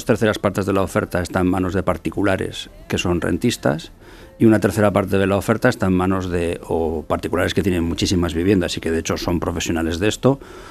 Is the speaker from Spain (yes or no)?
yes; Basque Country, Spain; Yo soy vasco, he trabajado en el gobierno vasco, ahora trabajo en una empresa pública propiedad del gobierno de Navarra y trabajé unos años en la ciudad de Barcelona.